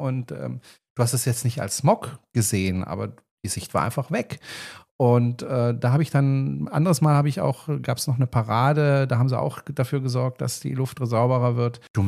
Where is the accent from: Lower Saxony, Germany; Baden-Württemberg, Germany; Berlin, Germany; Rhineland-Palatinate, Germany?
Baden-Württemberg, Germany; Freiburg; born there; Also in Freiburg zum Beispiel, in meiner Geburtsstadt, weiß ich, da gibt es inzwischen Elektrobusse, Straßenbahnen sowieso.